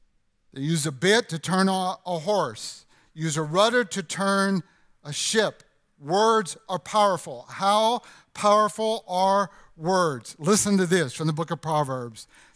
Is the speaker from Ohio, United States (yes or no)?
no; Louisiana, United States; Now, when I was a kid growing up near Camp Claiborne, I used to go there all the time